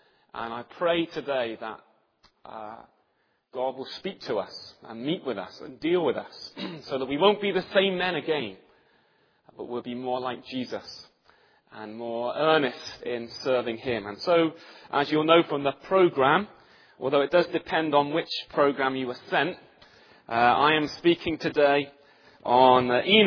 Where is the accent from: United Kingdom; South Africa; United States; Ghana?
United Kingdom; East of England; I come from Norfolk. Some of you may have been there. Probably most of you haven't. Some of you may not even know where Norfolk is. It's quite out in the sticks. But I've come from there this morning.